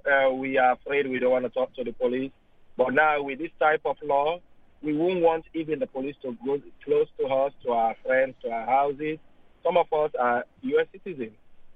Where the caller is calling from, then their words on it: Lowell, Massachusetts, United States; I'm calling from Lowell.